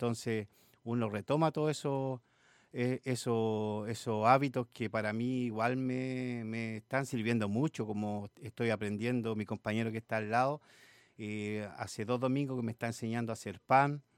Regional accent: Talca, Maule, Chile; Yo vengo de la ciudad de Talca, tengo 51 años

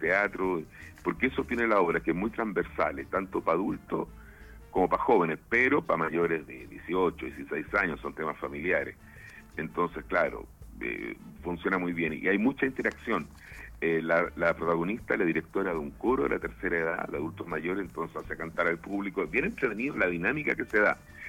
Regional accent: Quilpué, Valparaíso, Chile; yo nací y crecí en Quilpué

